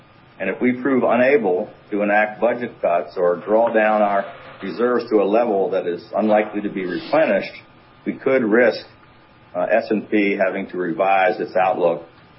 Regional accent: Maryland, United States; You know, I'm from Prince George's County, and my father preceded Gladys Noon Spellman.

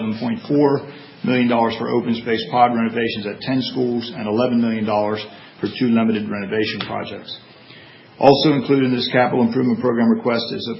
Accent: Maryland, United States; I grew up in Prince George's County. I attended third through sixth grade in those days in Prince George's County. Finished junior high school there, graduated from high school there.

